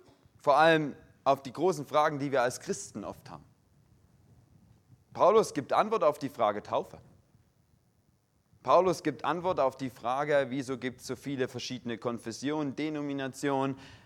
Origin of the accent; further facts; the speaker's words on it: Saxony, Germany; accent: Saxon; now in Switzerland; Ich komme aus Deutschland, wie man vielleicht ungleich hört. Also ich werde hier keine schweizerdeutsche Predigt halten, sondern schön in Hochdeutsch, probiere jedenfalls mein Bestes, weil mein Ursprungsdialekt eher sächsisch ist